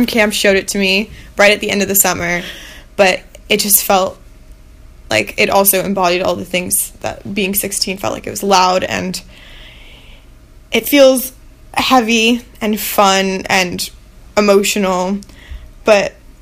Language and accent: English; New York, United States; even though like growing up in New York, I've always had independence and I've always had like my own choice and path